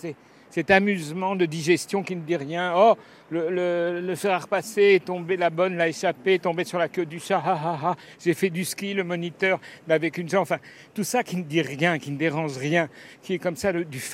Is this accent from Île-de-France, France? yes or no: yes; Paris, Île-de-France, France; born there; moi, je suis né à Paris et je suis ADN Paris.